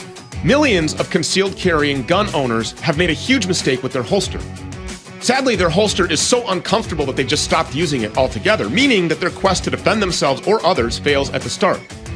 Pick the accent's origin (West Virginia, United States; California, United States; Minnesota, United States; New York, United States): Minnesota, United States; It's a family-owned business based right here in my home state of Minnesota.